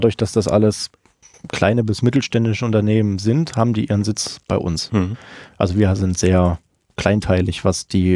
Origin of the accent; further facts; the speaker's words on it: Meiningen, Thuringia, Germany; sondern in Meiningen direkt. Mhm. Da, wo ich herkomme, wo ich mich auskenne.